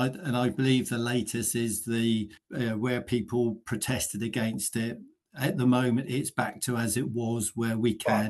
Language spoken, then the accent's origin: English; Southampton, South East England, United Kingdom; born there; now in Devon, United Kingdom; Yeah, I was born in Southampton, but I moved down to Devon for work just over 38 years ago.